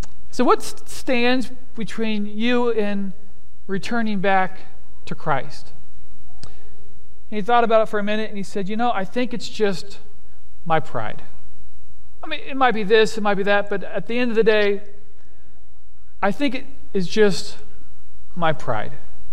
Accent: Kansas, United States; And so it's like, oh, I'm a pastor from Kansas, and we got to have this conversation.

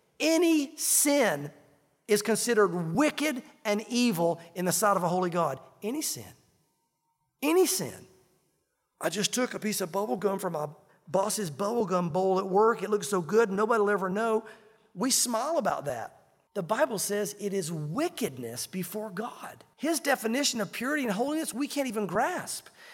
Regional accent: the South, United States; I grew up in the South. I'm a Southern boy, but I hate country ham.

